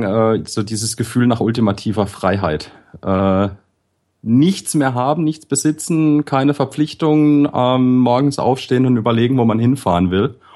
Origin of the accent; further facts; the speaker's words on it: Bad Krozingen, Baden-Württemberg, Germany; In Bad Krozingen, das ist südlich von Freiburg.